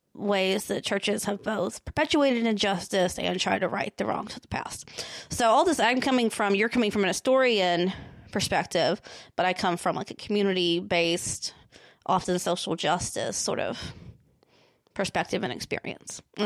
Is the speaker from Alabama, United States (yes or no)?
yes; Alabama, United States; I am born and raised in Alabama, spent most of my life here. So I was raised in the middle of nowhere, Alabama. It was literally not a town, raised up in the middle of woods, and lived it pretty isolated.